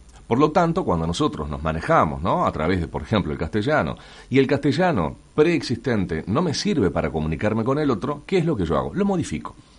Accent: Montevideo, Uruguay; la identidad que tenemos todos como uruguayos, por ejemplo, o como montevideanos

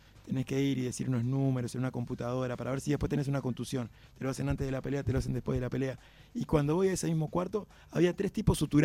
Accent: Uruguay; soy de Uruguay

